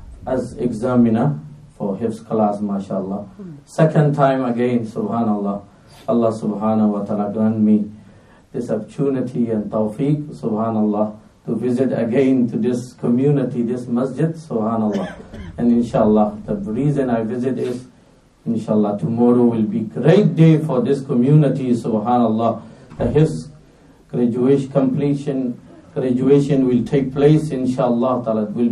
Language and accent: English; Myanmar; English is a second language; now in London, United Kingdom; I came from, I'm originally from Burma